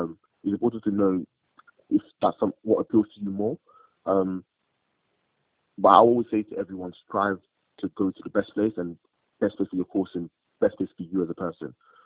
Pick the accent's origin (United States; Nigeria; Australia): Nigeria; I grew up in Nigeria, and I saw potential go to waste for simply lack of resources.